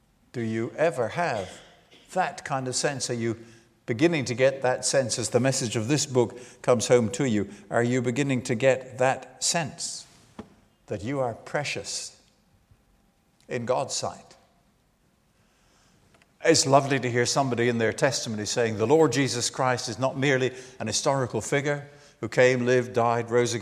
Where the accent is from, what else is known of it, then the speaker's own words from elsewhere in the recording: Guernsey; also born or lived in Hebrides, Scotland; I was born and raised in the Channel Islands.